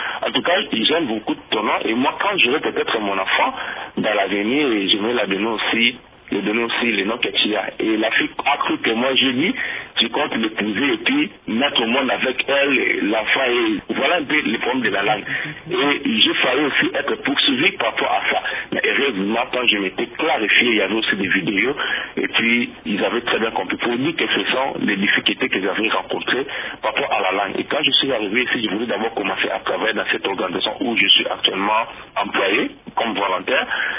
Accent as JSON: {"language": "French", "country": "DR Congo", "moved": "yes", "lives_now": "United States", "said": "je suis ici aux États-Unis. J'ai quitté la République démocratique du Congo"}